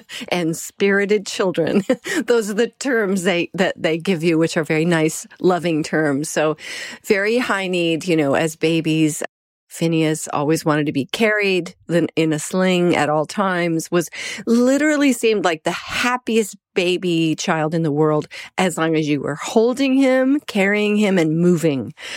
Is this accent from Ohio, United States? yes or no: no; Colorado, United States; also born or lived in New York; I'm from Colorado originally, then I lived in New York, but when Columbine happened, that really rocked my world.